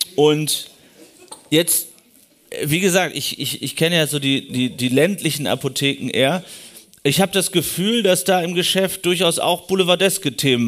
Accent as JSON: {"language": "German", "region": "Lower Saxony", "country": "Germany", "said": "also ich komme persönlich aus Ostfriesland, aber auch war viel in Ostdeutschland, auch im anderen ländlichen Raum unterwegs"}